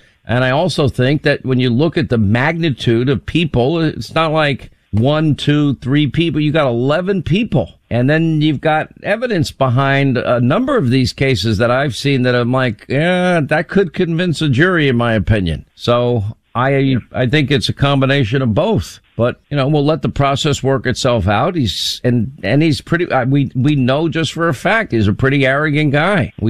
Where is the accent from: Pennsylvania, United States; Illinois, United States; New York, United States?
New York, United States; Long Island; I grew up in Long Island. Believe me, I have my moments.